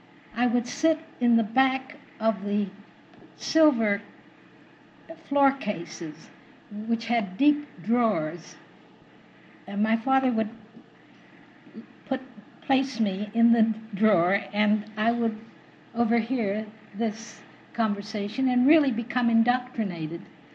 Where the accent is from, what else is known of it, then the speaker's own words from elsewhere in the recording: Ebbw Vale, Wales, United Kingdom; born there; also born or lived in London; I was born in Wales in a small industrial city known as Ebbwale.